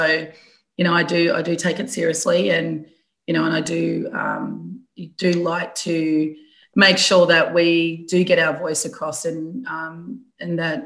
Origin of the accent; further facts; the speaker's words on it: Cummeragunja, New South Wales, Australia; Yes, I am a Yorta Yorta woman. I grew up on Kamaragunja, which is an Aboriginal mission just on the New South Wales side here across from Barma. And, you know, I've been in this area my entire life.